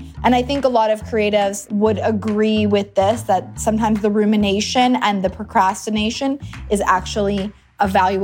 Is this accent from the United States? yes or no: no; Toronto, Ontario, Canada; I'm from Toronto, Canada.